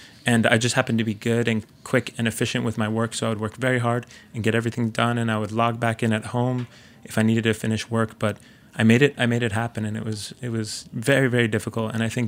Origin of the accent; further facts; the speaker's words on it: New Jersey, United States; So I'm from New Jersey. And growing up, we ate all sorts of things, but I ate a lot of tombstone pizzas.